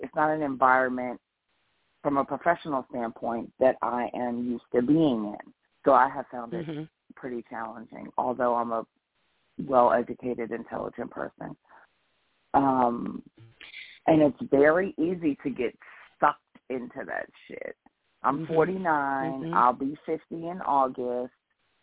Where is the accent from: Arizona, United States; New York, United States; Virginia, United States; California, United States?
New York, United States; also born or lived in Washington, D.C.; which is where I come from. I come from New York. I came from the D.C. area.